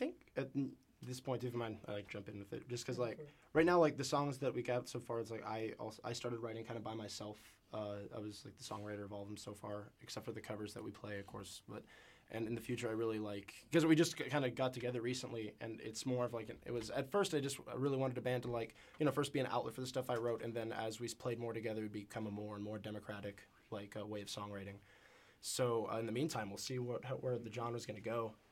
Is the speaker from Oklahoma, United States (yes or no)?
no; Benicia, California, United States; back in Benicia, California, my hometown.